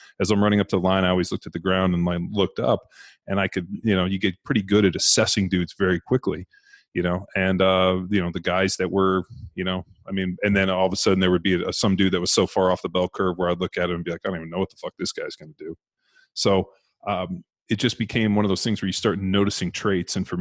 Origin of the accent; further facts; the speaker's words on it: California, United States; I'm from California, and I'm more than happy to do all these, you know.